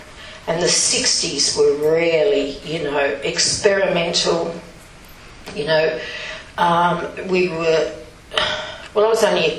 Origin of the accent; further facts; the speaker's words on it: Chichester, South East England, United Kingdom; also born or lived in Stanmore; But I was born in Middlesex, and in a place called Stanmore. And when I was about four, my family moved to Chichester, a nice little village just outside Chichester, very twee.